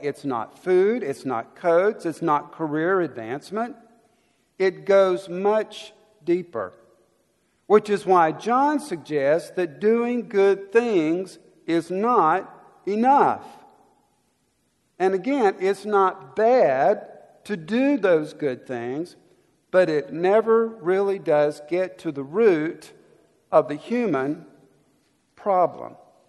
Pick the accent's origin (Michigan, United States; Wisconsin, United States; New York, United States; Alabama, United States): Alabama, United States; Danzyville; I'm reminded of an invention that changed the life of the little town I grew up in South Alabama. Actually, it's not a town, and you can find it on the map these days. It's Danzyville is the name of the little community in South Alabama.